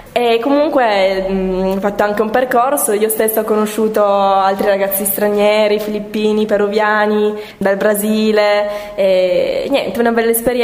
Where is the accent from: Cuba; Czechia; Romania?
Romania; ci tengo a dire che sono romena